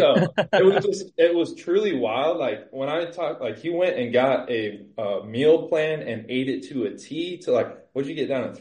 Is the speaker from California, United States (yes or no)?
yes; California, United States; a lot of my buddies growing up in Southern California. We're like right on the border of the Mojave Desert and then the Sierra Nevada.